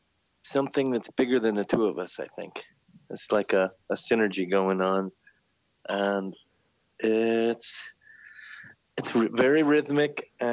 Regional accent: Ithaca, New York, United States; I grew up here in Ithaca. I've been playing music for about 45 years.

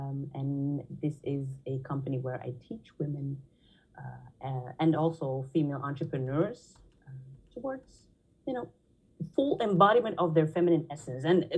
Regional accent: Belgium; now in Netherlands; I have a mixed background. I have a Nigerian father, a Belgian mother. But I grew up in Belgium, but I'm now living in the Netherlands. So I've been living here for 11 years because I studied here

